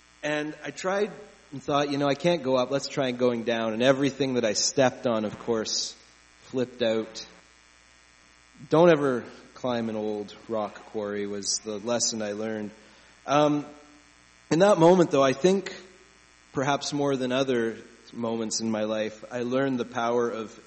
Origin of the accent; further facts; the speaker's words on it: Ontario, Canada; I grew up in southern Ontario, where the word mountain meant the Niagara Escarpment.